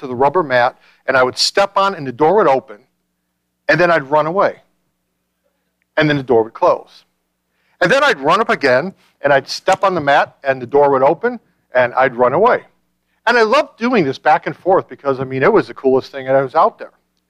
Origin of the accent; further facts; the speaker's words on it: Chicago, Illinois, United States; Okay, I grew up in Chicago to know that.